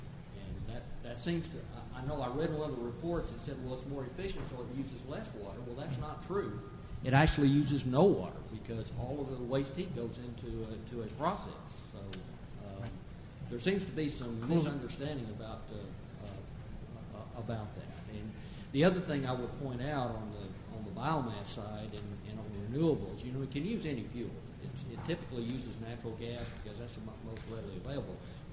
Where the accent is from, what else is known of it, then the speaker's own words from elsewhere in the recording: Texas, United States; Like Peter, I'm from Bandera County.